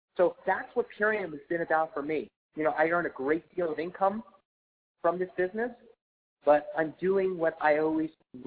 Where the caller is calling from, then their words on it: Medellin, Antioquia, Colombia; I'm actually calling in from Medellin, Colombia, the city